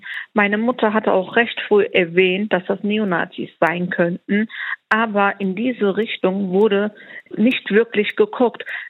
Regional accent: Germany; Ja, ich bin in Deutschland geboren. Ich trage deutsche Wurzeln. Deutschland ist immer noch meine Heimat. Ich bin dort geboren, aufgewachsen. Ich habe dort studiert.

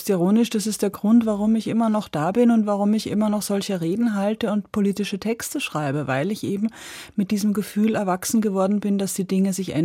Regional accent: Austria; Ich habe auch als Österreicherin da immer ein etwas anderes Verhältnis dazu gehabt

